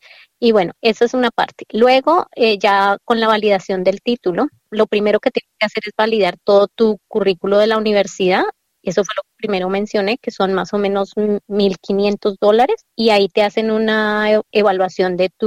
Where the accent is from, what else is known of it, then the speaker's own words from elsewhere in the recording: Colombia; moved away as an adult; now in Australia; yo soy fisioterapeuta de Colombia, graduada en el 2000, y quería practicar aquí en Australia.